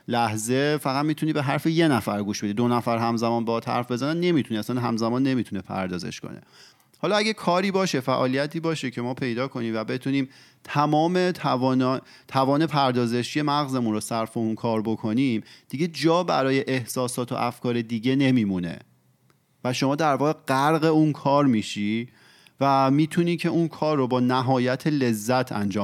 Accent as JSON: {"language": "Persian", "country": "Iran"}